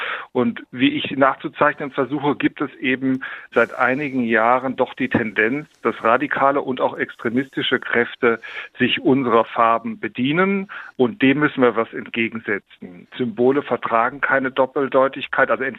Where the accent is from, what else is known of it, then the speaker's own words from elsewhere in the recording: Heidelberg, Baden-Württemberg, Germany; Ja, das berührt mich als Heidelberger natürlich besonders.